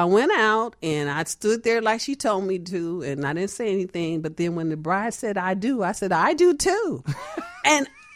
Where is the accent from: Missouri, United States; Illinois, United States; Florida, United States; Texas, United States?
Illinois, United States; Chicago; Well, you know, in Cabrini, like all poverty areas, there were resou